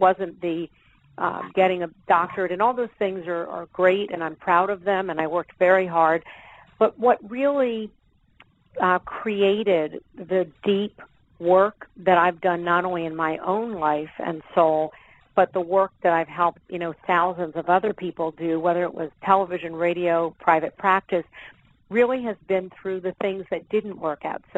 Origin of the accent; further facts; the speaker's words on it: Philadelphia, Pennsylvania, United States; I'm from the Philadelphia area, so I'm a native of Pennsylvania, native of Philadelphia. That's still home for me and my parents.